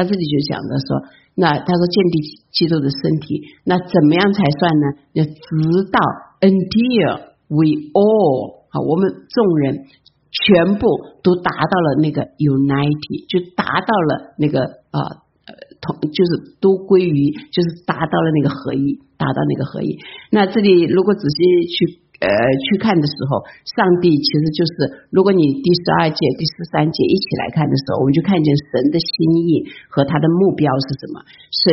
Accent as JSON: {"language": "Chinese", "country": "China"}